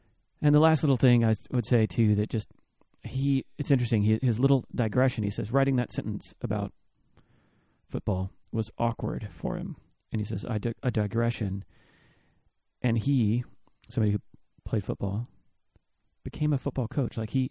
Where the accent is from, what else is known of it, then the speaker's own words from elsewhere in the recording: Arlington, Texas, United States; now in Austin, United States; I grew up in Arlington, Texas, Dallas-Fort Worth, 817 area code. And I live in Austin now, 512.